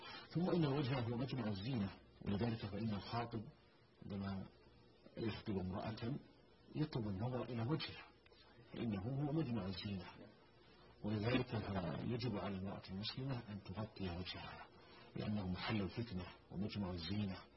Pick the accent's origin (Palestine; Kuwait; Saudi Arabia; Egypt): Saudi Arabia; مثلا عندنا في المملكة العربية السعودية